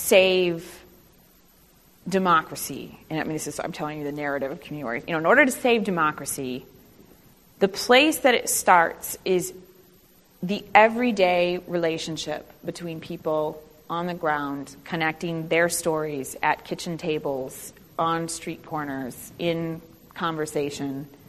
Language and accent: English; Iowa, United States; my reaction to growing up in Iowa was to get the hell out as fast as I possibly could.